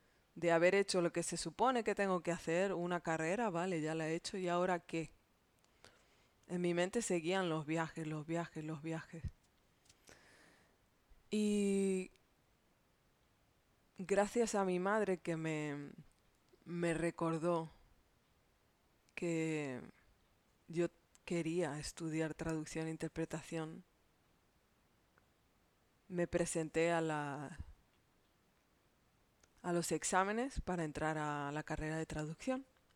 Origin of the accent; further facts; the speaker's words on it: Madrid, Community of Madrid, Spain; born there; Yo nací en Madrid, en un barrio que se llama Vallecas, y tengo raíces extremeñas que son del sur de la península española.